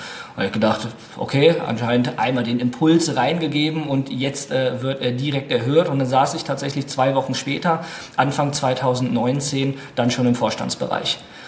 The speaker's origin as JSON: {"language": "German", "town": "Wolfsburg", "region": "Lower Saxony", "country": "Germany", "tie": "born or raised there", "said": "ich bin aufgewachsen in Wolfsburg und wer Wolfsburg kennt, Wolfsburg ist die klassische Arbeiterstadt, also alles um Volkswagen herum entstanden."}